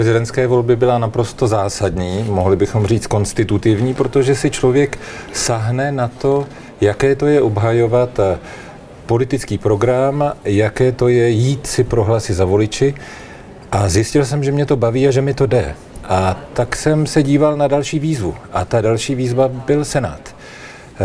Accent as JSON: {"language": "Czech", "region": "Prague", "country": "Czechia", "tie": "born or raised there", "said": "Já jsem Pražák. A já jsem Pražák od narození, můžu vám říct adresy, na kterých jsem bydlel"}